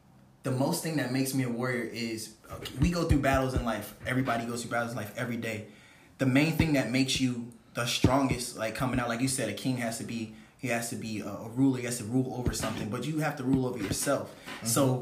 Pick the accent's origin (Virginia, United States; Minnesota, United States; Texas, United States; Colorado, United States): Virginia, United States; Virginia Beach; Virginia Beach, Virginia.